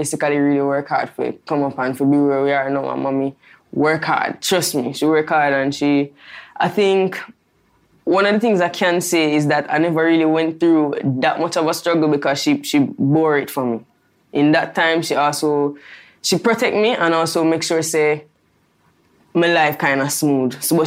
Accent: Spanish Town, Saint Catherine Parish, Jamaica; I grew up like this. I grew up in Spanish Town, a very humble life, as I say.

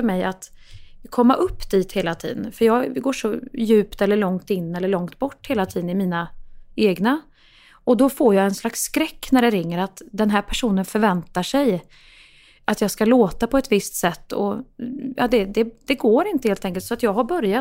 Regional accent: Värmland, Sweden; Jag tycker om Göteborg, men jag ser mig inte som någon göteborgare. Jag ser mig som en regelrätt värmlänning liksom.

